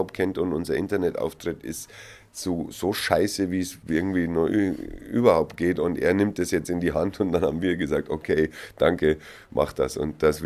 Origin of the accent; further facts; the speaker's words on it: Bavaria, Germany; weil ich jetzt doch eindeutig Bayer bin, Oberbayer, und da singe ich dann lieber in der Mundart